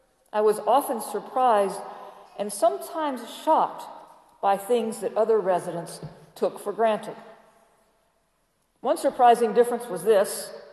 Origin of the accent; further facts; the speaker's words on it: Baton Rouge, Louisiana, United States; also born or lived in Mobile; I grew up in Baton Rouge, but lived in the deep South only once I moved to Mobile.